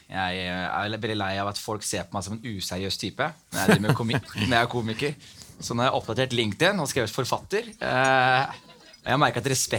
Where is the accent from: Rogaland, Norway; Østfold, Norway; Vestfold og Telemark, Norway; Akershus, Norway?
Vestfold og Telemark, Norway; Skien; also born or lived in Somalia; Greit, jeg kommer fra Skien. Eller fra Somalia først og fremst, men også fra Skien.